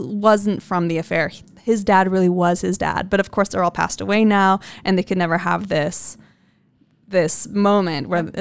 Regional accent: Boise, Idaho, United States; And this we're from Boise, Idaho.

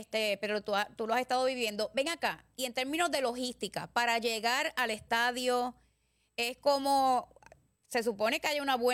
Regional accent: Puerto Rico

